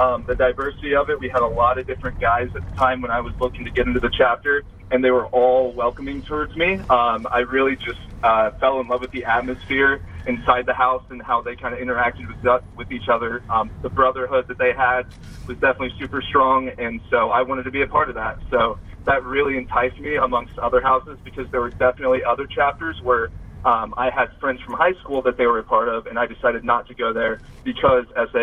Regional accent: Indianapolis, Indiana, United States; born there; Okay, so I was born in Indianapolis, you know, June 27th, 1998.

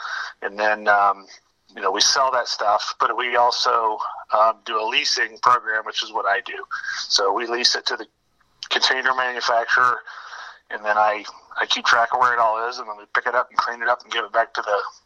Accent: Centerville, Indiana, United States; also born or lived in Richmond, Indiana; I was born in 1969 in Richmond, Indiana. Grew up in Centerville, Indiana, which is right next door.

